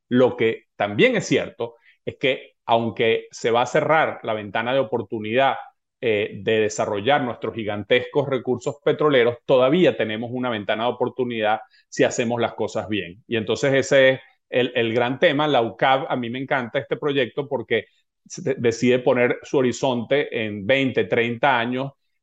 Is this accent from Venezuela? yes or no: yes; Venezuela; somos mucho más venezolanos de los que éramos cuando éramos el principal exportador de petróleo del mundo